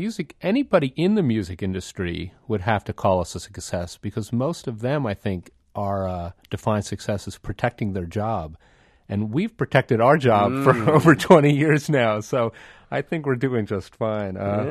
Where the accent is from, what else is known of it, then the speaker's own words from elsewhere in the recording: Westchester, New York, United States; now in Hoboken, United States; Well, I grew up in Westchester.